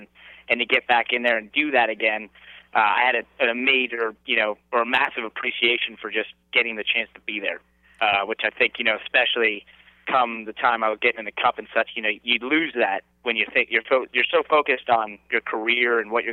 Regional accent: Stamford, Connecticut, United States; also born or lived in Westport; And I grew up in Stamford until I was 12 years old. I lived in Stamford, and then my family moved about 30 minutes north to Westport.

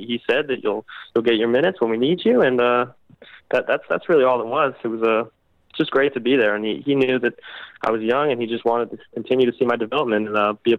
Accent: United States; No, I wouldn't say that being American really changes anything at all.

